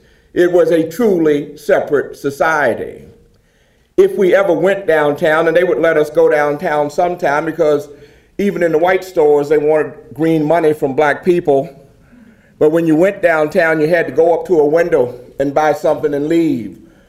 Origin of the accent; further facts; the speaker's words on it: Norfolk, Virginia, United States; I was born at home in a black neighborhood, and we knew the boundaries of the black neighborhood. I'm from Norfolk, Virginia.